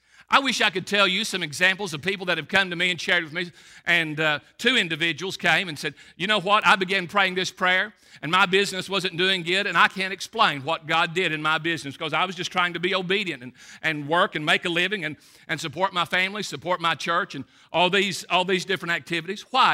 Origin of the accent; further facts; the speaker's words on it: Millsboro, Kentucky, United States; I told you I was raised in Millsboro, Kentucky on No Town Road. Wonderful climate, wonderful place.